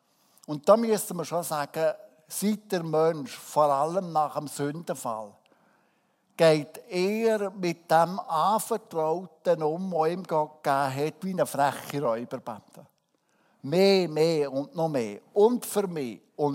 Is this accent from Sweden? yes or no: no; Switzerland; da sind wir als Schweizer natürlich schon eindeutig herausgefordert.